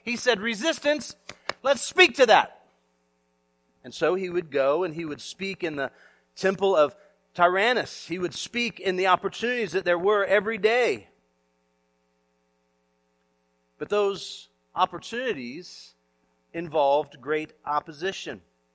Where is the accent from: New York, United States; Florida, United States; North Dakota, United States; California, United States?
Florida, United States; Orlando; I was born and raised in Florida, born and raised here in Orlando